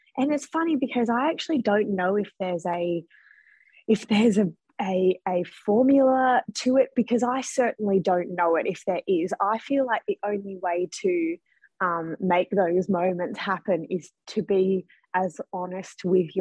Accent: Sydney, New South Wales, Australia; I grew up in Western Sydney, as you said

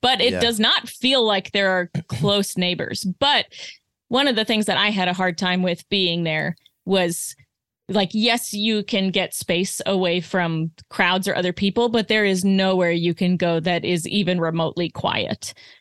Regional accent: Arizona, United States; I'm from Arizona, so I can do desert stuff okay.

